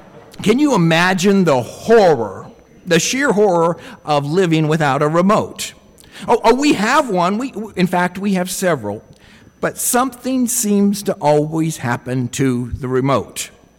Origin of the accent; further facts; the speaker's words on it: Arizona, United States; I grew up in Arizona. There's something about the desert that I like that is so peaceful, so calming to me.